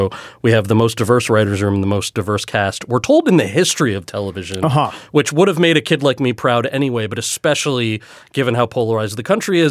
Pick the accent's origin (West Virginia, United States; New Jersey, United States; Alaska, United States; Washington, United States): New Jersey, United States; Freehold; also born or lived in Montclair; I was born in Montclair. I grew up right outside of Freehold.